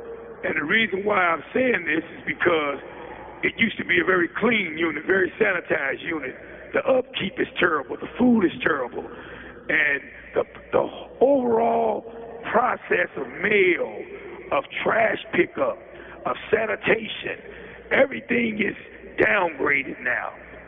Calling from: Westville, Indiana, United States; I am calling in from the Westville Correctional Facility in Indiana.

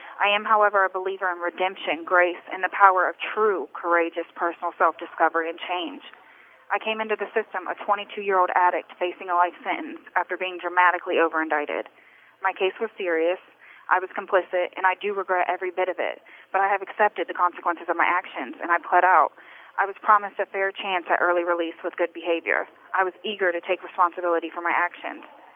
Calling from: Marysville, Ohio, United States; I'm calling from Marysville, Ohio, at the Ohio Reformatory for Women.

